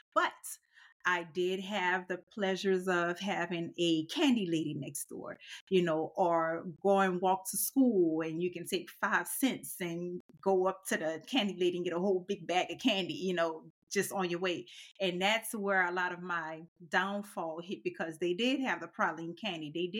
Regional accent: New Orleans, Louisiana, United States; I grew up in New Orleans and a native, and we have some amazing foods.

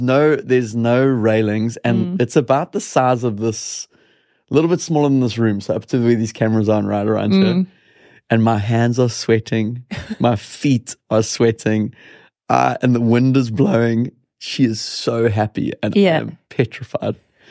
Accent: South Africa; I'm South African. South Africans are a little bit more committal.

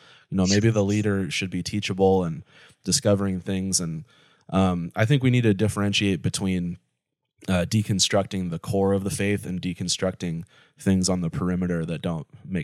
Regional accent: United States; born there; I was born in America and that's why I have access to the gospel and other people don't

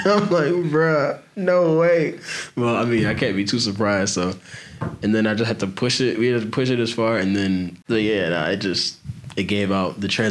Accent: Maryland, United States; now in South Carolina, United States; Even though I'm from Maryland, I don't know about South Carolina

